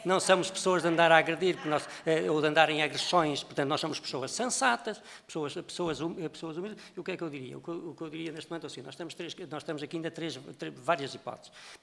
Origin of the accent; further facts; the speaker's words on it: North, Portugal; sou do Norte